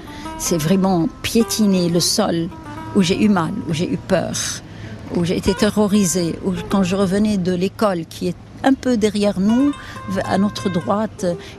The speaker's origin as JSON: {"language": "French", "town": "Beirut", "region": "Beirut Governorate", "country": "Lebanon", "tie": "born or raised there", "said": "On va monter vers Achrafi, là où j'ai grandi, là où j'ai vécu mon enfance."}